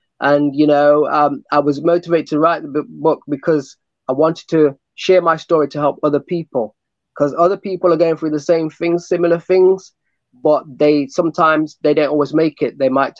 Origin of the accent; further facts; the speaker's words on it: Nottingham, East Midlands, United Kingdom; born there; I was born in Nottingham, the UK, and Nottingham's famous for Robin Hood.